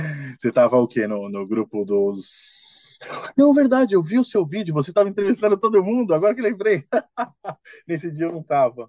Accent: São Paulo, Brazil; Nasci em São Paulo, Zona Norte, Casa Verde.

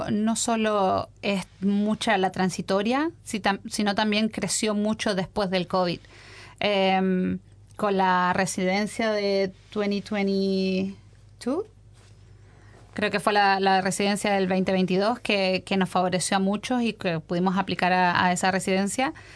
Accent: southern Chile, Chile; Yo soy del sur de Chile. En el sur de Chile tomamos mucha yerba mate. Mi familia es de una localidad chiquita llamada Cochamó, que es muy cerca de la Patagonia Argentina.

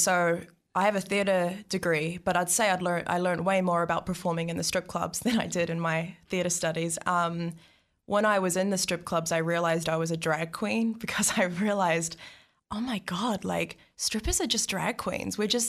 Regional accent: Napier, Hawke's Bay, New Zealand; now in Wellington, New Zealand; Growing up in Otupoti, I was sort of known as like the angry feminist, and I was bullied a lot.

